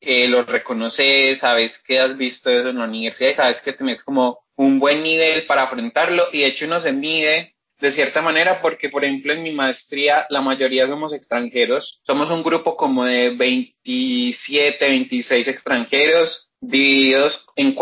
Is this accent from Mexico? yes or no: no; Colombia